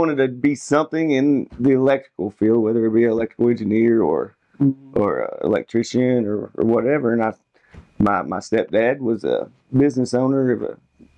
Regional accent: Bowling Green, Kentucky, United States; Born and raised in Bowling Green, Kentucky. Been here all my life. Never moved out of Bowling Green, so.

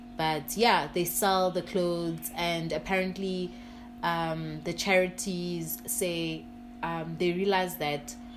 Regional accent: East London, Eastern Cape, South Africa; So even my hometown in East London, when I go visit, I will thrift and bring back some stuff.

